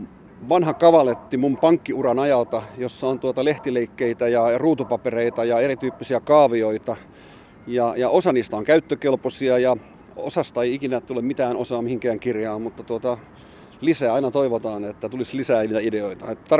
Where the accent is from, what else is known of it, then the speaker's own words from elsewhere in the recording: Siikainen, Satakunta, Finland; accent: Northern Satakunta dialect; Että meillä Siikaisessa, niin meillä ei ole ikinä lentänyt semmoista lintua taivaalla, joka olisi Varis. Ei ikinä, että kyllä se on ollut Vares aina.